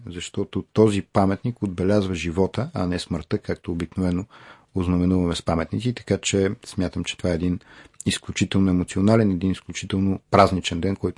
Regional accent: Stara Zagora, Stara Zagora Province, Bulgaria; аз съм в прекрасни отношения с Шалом, това е организацията, в която аз членувам още от дете, именно в родния ми град Стара Загора.

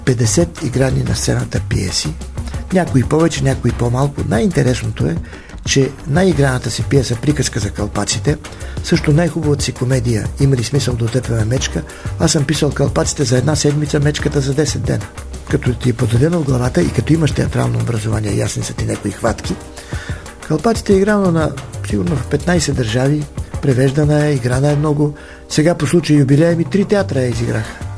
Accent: Western Bulgaria, Bulgaria; В говорене дори може да сбъркам, все пак от Западна България съм, но в писане празно нема.

